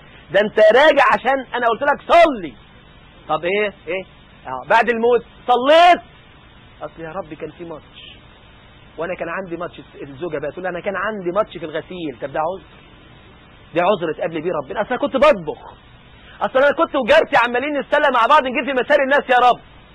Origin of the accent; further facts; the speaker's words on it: Upper Egypt, Egypt; في الصعيد عندنا في مصر مثلا في كده في أنساب عائلات ضخمة وكبيرة